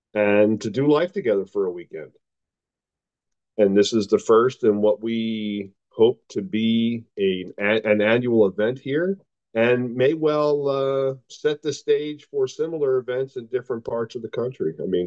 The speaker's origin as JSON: {"language": "English", "region": "Pennsylvania", "country": "United States", "said": "I'm originally from Lancaster County, Pennsylvania. I am here in Tennessee working side by side with Wayne and his wife Ashley."}